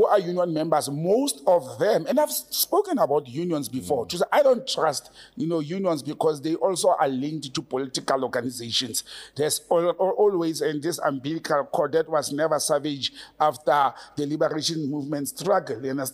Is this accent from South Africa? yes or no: yes; Randfontein, Gauteng, South Africa; I grew up in Randfontein. It's a mining town.